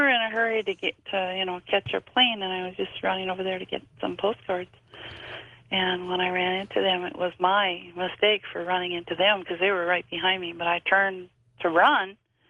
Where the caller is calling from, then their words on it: Appleton, Wisconsin, United States; Appleton, Wisconsin.